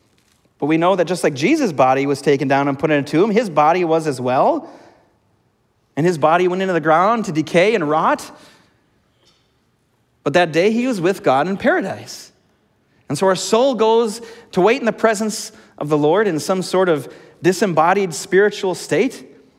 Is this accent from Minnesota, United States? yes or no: yes; Blaine, Minnesota, United States; Growing up in Blaine and living in Blaine most of my life